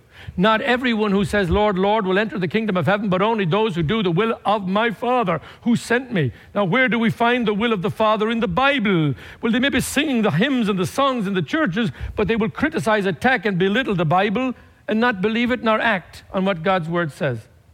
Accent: Ireland; I come from Ireland, where there was north and south.

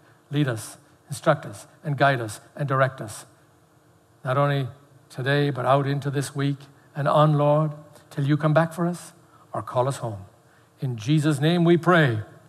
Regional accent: Ireland; as an Irishman, as a Roman Catholic, back in Ireland, some Presbyterian, some Scottish in me as well, but mostly I grew up as a Roman Catholic in Ireland.

